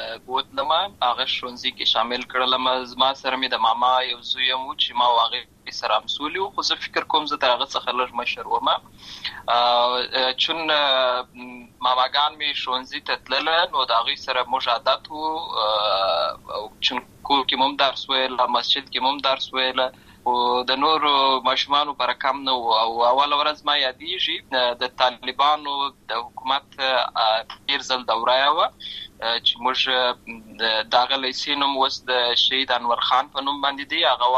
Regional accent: Lashkar Gah, Helmand, Afghanistan; also born or lived in Uruzgan; زه په اصل کې د اوروزګان ولایت یم، اما زه په هلمند ولایت لشکرګاه کې پیدا شوی یم. امالته لوی سوی یم، امالته مې ښوونځی لسته ده

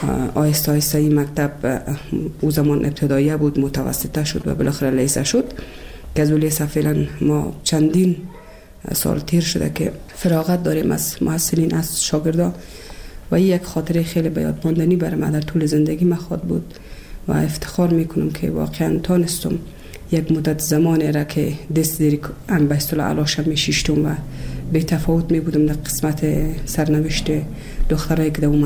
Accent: Kabul, Afghanistan; also born or lived in Bamyan; از ولسوالی شیبر ولایت بامیان هستم. در سال 1356 در یک خانواده روشن فکر من در ولایت کابل به دنیا آمدم و تحصیلات خودم در کابل و پایان رساندم تا صنف 12

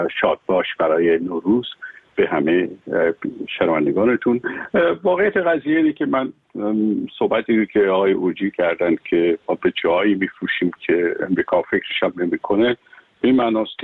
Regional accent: Iran; برای من به عنوان یک ایرانی

